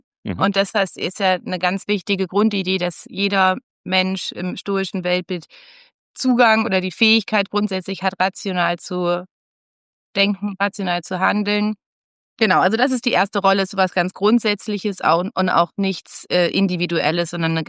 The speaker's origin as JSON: {"language": "German", "country": "Germany", "said": "Ich bin als Deutsche, als Europäerin geboren worden."}